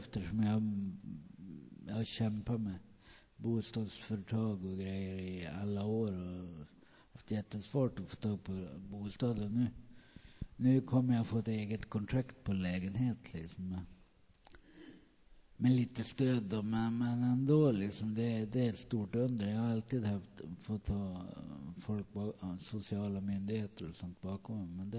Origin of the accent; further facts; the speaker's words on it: Dala-Floda, Dalarna County, Sweden; Jag är född och uppvuxen i Dalafloda.